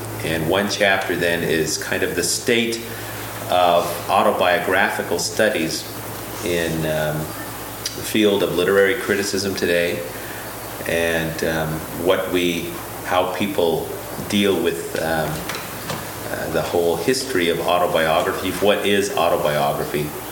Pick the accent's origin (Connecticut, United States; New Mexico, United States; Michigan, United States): New Mexico, United States; also born or lived in Arizona; because I grew up on the Navajo Indian Reservation in the San Juan Basin of northern New Mexico and northern Arizona.